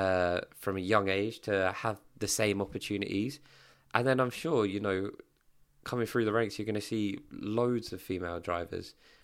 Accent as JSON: {"language": "English", "country": "United Kingdom", "said": "naturally it's not something I think we'd look at as white British males and think, oh, there's an issue there"}